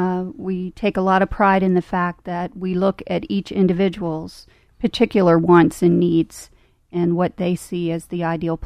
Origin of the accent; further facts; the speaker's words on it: Pennsylvania, United States; Yeah, I'm Center County, born, bred, been here all my life in Center County.